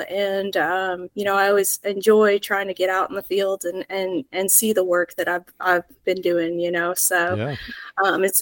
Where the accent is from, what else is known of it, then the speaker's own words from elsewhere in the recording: Ste. Genevieve, Missouri, United States; So I grew up actually in Missouri, kind of southeast Missouri, in a small town, St. Genevieve, Missouri. It's about 70 miles south of St. Louis on the Mississippi River there.